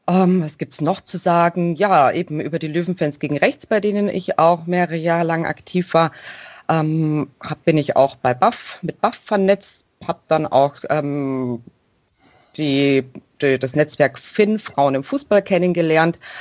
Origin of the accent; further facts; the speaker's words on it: Munich, Bavaria, Germany; ich bin aus München